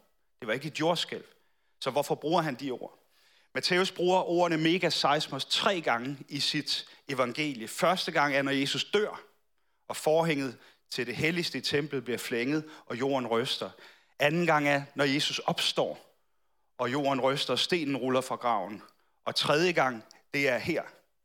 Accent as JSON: {"language": "Danish", "region": "Capital Region of Denmark", "country": "Denmark", "said": "Jeg er fra Bornholm. Jeg er bådflygtning fra Bornholm."}